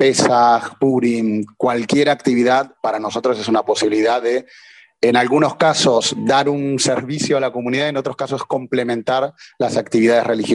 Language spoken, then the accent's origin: Spanish; Argentina; accent: Argentine; now in Mallorca, Spain; Mi acento no es mallorquín, claramente es argentino